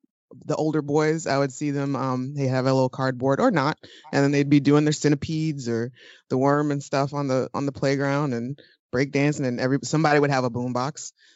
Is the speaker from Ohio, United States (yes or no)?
yes; Toledo, Ohio, United States; Yeah, I mean, at least where I'm from Toledo